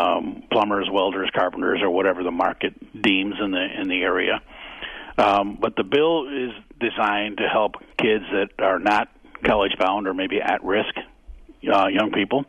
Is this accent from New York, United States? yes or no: no; Caledonia, Wisconsin, United States; Well, thank you. And actually, I'm not from Racine. I'm from Caledonia.